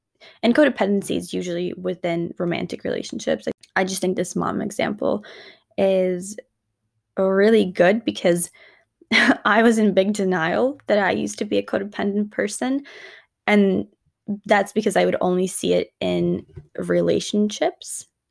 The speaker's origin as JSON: {"language": "English", "country": "Ukraine", "tie": "born or raised there", "said": "Grew up in a culture, growing up in Ukraine, it's a culture that does value appearance."}